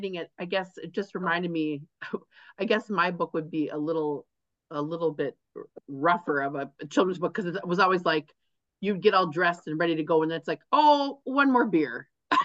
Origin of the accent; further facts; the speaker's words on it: Iron Mountain, Michigan, United States; I grew up in Iron Mountain, and I just live a few miles from there.